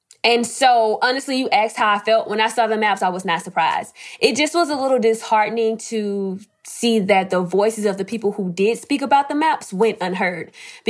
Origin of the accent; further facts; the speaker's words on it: Mobile, Alabama, United States; I am from Mobile, Alabama. Mobile is my hometown.